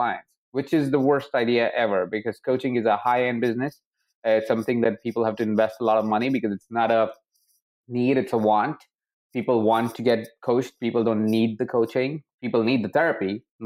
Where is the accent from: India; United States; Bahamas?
India; Jaipur, Rajasthan; I was born in Jaipur in a house of 23 people.